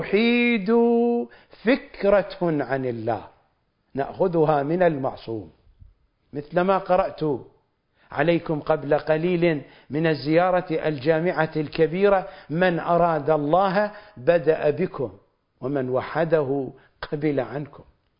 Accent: Iraq; هذا مثل شعبي معروف عندنا بالعراق

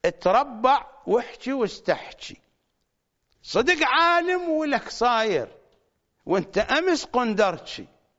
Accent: Iraq; accent: Iraqi; ولكن بلهجتنا العراقية نقول عن الفك فتش

